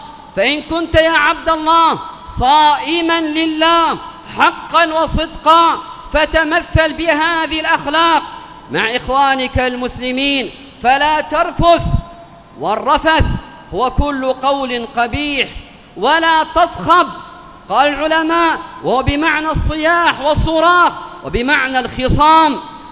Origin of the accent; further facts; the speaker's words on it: Yemen; اللهم ادفع عن بلادنا اليمن وعن سائر بلاد المسلمين الفتن ما ظهر منها وما بطن